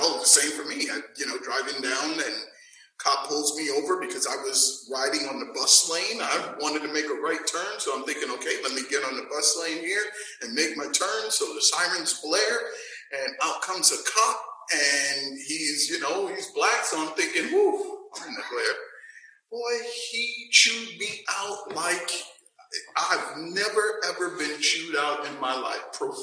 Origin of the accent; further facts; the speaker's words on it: New York, United States; as a man growing up in Harlem, either I was just blind or ignorant, but I never had any racist interaction necessarily with people.